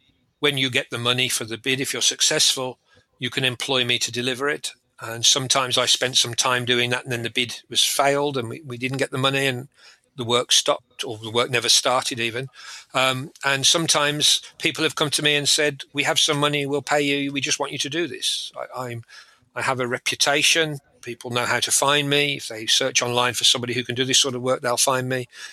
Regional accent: England, United Kingdom; After the event, being English, we all went to the pub for a good English beer.

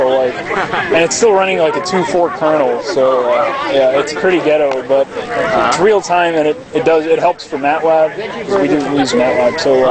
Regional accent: Virginia, United States; now in Berkeley, United States; So yeah, I'm from Virginia actually, but I live in Berkeley now.

